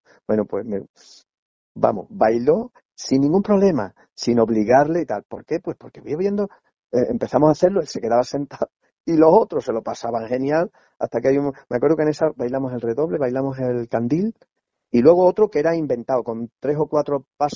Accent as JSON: {"language": "Spanish", "town": "Piornal", "region": "Extremadura", "country": "Spain", "said": "los que somos de Piornal, pues claro, es que ya estamos con..."}